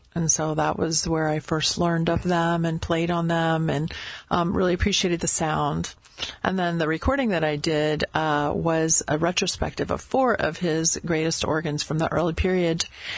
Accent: Galveston, Texas, United States; I did my undergraduate work at University of Houston, and I grew up in the Galveston area.

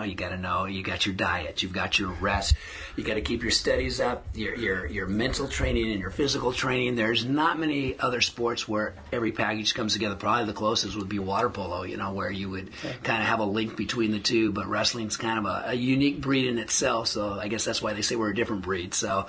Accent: California, United States; I'm from the Central Valley, so football and wrestling are the two sports there, and I did them both.

